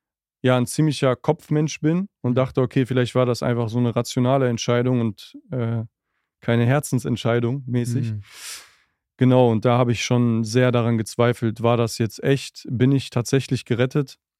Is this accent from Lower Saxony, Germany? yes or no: no; Büren, North Rhine-Westphalia, Germany; Ja, also ich bin aufgewachsen in Büren. Das ist eine kleine Stadt im Kreis Paderborn. Und ich bin sehr früh in Kontakt mit dem christlichen Glauben gekommen